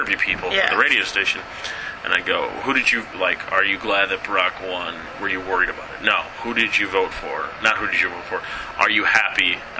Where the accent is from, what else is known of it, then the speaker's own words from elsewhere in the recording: Chicago, Illinois, United States; Yes, I am so Chicagoan, I've never even considered people voted for them.